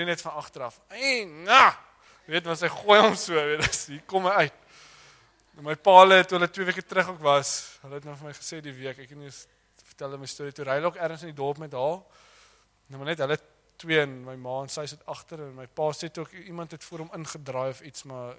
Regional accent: Stellenbosch, Western Cape, South Africa; now in George, South Africa; Nou ek kom uit die Weskaap uit daar op Stellenbosch

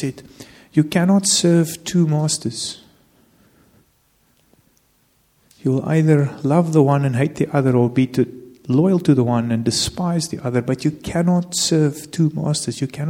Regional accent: South Africa; born there; It's like I'm a South African. I was born in South Africa. I had no choice.

